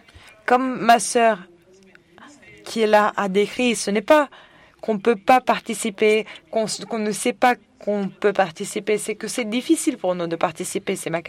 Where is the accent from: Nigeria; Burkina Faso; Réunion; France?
Nigeria; Je viens du Nigeria.